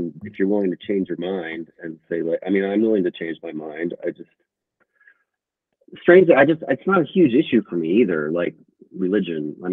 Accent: West Coast, United States; But I grew up on the West Coast.

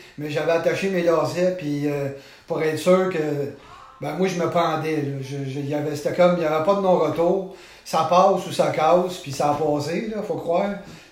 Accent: Quebec, Canada; Je viens de où? C'est assez compliqué. On va regarder ça simple. Je viens de la Rive-Sud.

